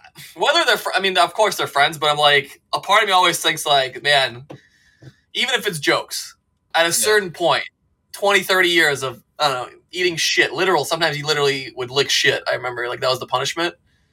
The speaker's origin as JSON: {"language": "English", "country": "Serbia", "tie": "born or raised there", "moved": "yes", "lives_now": "Canada", "said": "I have a passport. I was born in Serbia. I lived in Serbia."}